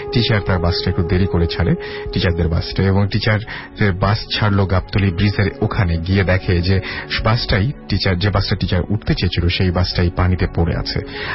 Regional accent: Sunamganj, Sylhet Division, Bangladesh; আমার গ্রামের বাড়ি সিলেট সুনামগঞ্জ।

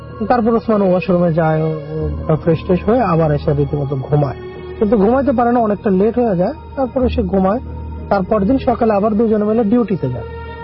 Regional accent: Tepra, Dhaka Division, Bangladesh; now in Kuwait; আমি কুয়েত থেকে বলতেছি। আমার দেশের বাড়ি মানিকগঞ্জ জেলা শিবালয় থানা গ্রাম টেপনা।

